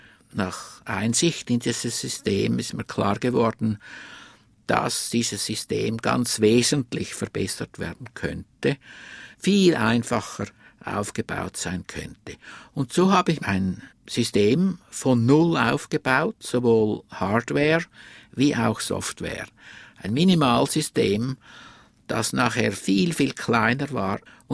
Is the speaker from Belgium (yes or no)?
no; Winterthur, Zurich, Switzerland; born there; Ich wurde in Winterthur in der Schweiz geboren, im Februar 1934.